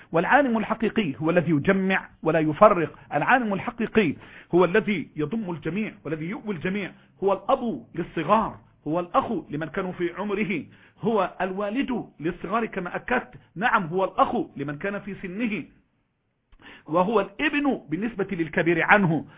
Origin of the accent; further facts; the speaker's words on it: Egypt; فأنا مصري أرى بلدي تحترق